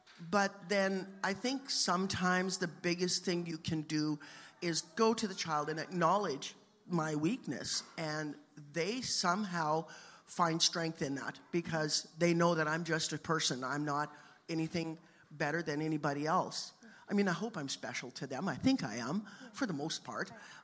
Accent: Saskatoon, Saskatchewan, Canada; We grew up around Saskatoon, and I so appreciate this island now with they're getting snow.

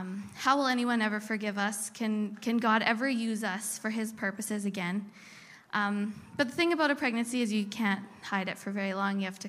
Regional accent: British Columbia, Canada; I grew up in the Okanagan, as some of you know. I'm the oldest of four kids.

